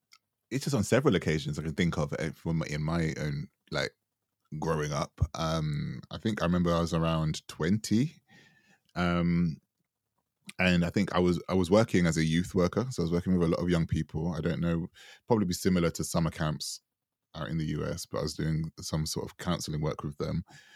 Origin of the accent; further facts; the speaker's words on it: Jamaica; because obviously being Jamaican and having, you know, having the lineage of what empire does, it wasn't really, it wasn't fun.